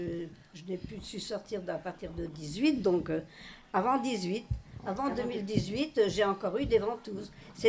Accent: Normandy, France; J'ai vécu en Normandie. Moi, j'ai été élevée en Normandie.

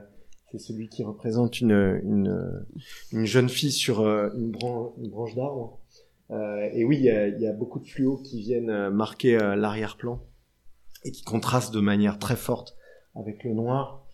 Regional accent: Paris, Île-de-France, France; Parce que effectivement, on est parisien et on a un attachement très fort à cette ville parce qu'on adore Paris.

